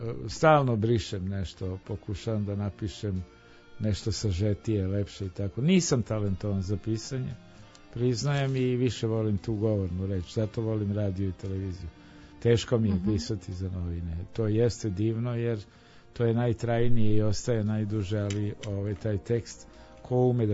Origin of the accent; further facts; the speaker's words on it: Kragujevac, Šumadija, Serbia; born there; now in Belgrade, Serbia; Moj rodni grad. Na Lepenici.